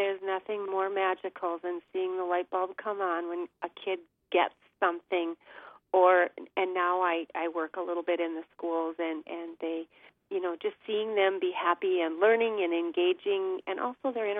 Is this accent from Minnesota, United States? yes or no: yes; Roseau, Minnesota, United States; I was born and raised in Roseau, Minnesota. I went through my elementary school years, my high school years, and graduated from Roseau High School